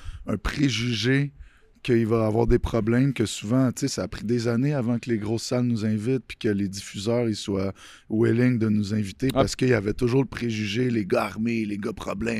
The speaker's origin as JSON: {"language": "French", "region": "Quebec", "country": "Canada", "said": "Moi, je me rappelle, en tant que Québécois"}